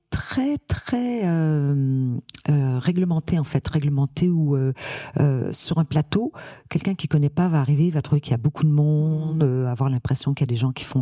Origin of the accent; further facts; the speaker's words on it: Montreal, Quebec, Canada; moved away as an adult; now in France; Je suis née et j'ai été élevée à Montréal et je suis arrivée en France, j'avais à peine 20 ans.